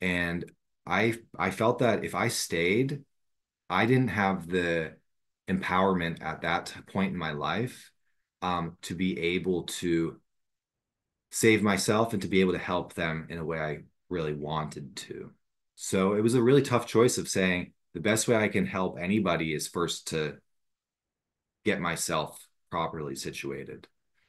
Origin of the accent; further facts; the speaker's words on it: Pittsburgh, Pennsylvania, United States; moved away as an adult; I knew I had to leave Pittsburgh. I'm from born and raised in Pittsburgh. I met devotees in Pittsburgh. I did my education in Pittsburgh.